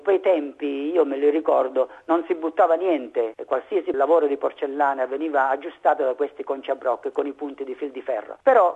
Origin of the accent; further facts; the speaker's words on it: Sicily, Italy; perché appunto sono siciliano